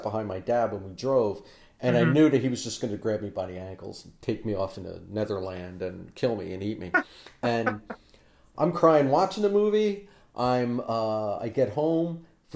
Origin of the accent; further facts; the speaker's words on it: New York City, New York, United States; I grew up on Godzilla movies, and I never saw one of them in a theater. I watched them on, we had this thing in the New York City area called the 4:30 movie on ABC